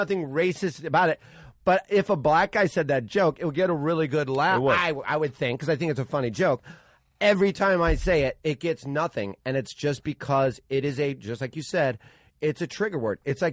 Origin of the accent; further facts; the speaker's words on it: Chicago, Illinois, United States; I grew up in the Chicago area just like you. I grew up in an area where they call it the region